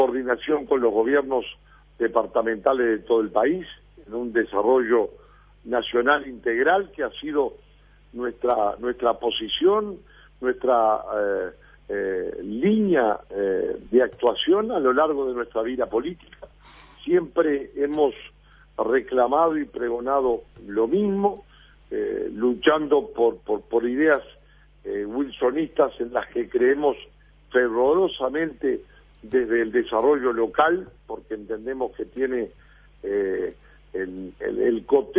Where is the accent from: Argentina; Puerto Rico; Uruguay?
Uruguay; Paysandú; porque es mi pueblo, porque es el lugar donde nací, donde tengo mi gente más amiga, mis cariños profundos. Siento orgullosamente mi condición de sanducero, de hombre del interior